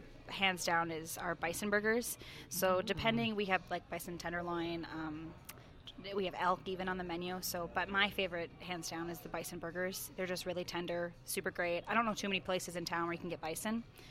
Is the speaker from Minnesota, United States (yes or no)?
yes; Minnesota, United States; Yeah, so I'm from Minnesota.